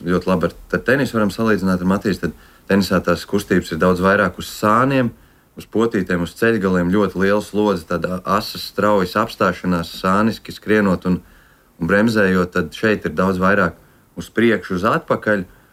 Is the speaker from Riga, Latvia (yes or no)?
no; Cēsis, Cēsis Municipality, Latvia; jo mēs esam abi no Cēsīm